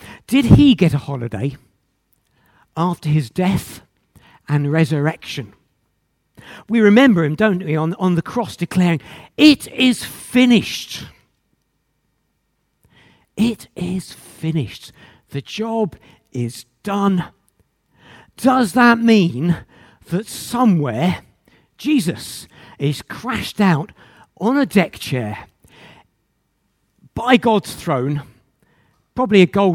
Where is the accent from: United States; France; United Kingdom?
United Kingdom; England; Perhaps it's because I'm English.